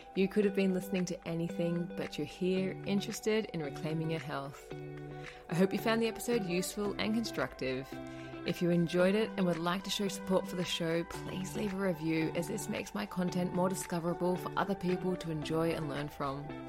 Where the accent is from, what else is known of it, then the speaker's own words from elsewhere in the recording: Australia; you're from New Zealand, I'm from Australia.